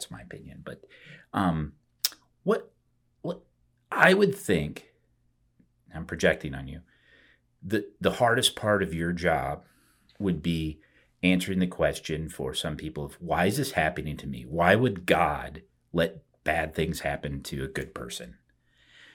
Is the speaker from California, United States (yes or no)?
no; Cedar Rapids, Iowa, United States; Yeah, I was growing up, I'm from Cedar Rapids, and, you know, the kind of the Czech population had a high Catholic population.